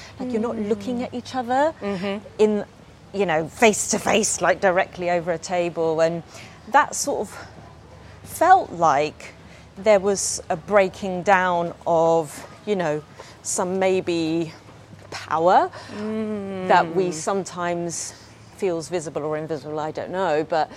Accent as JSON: {"language": "English", "region": "London", "country": "United Kingdom", "tie": "born or raised there", "said": "where I grew up in South London, didn't feel safe to me when I was a kid."}